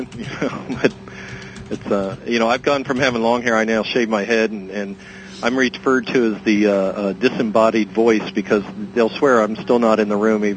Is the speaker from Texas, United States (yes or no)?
no; New Jersey, United States; And it's like, oh crap, I'm from Jersey.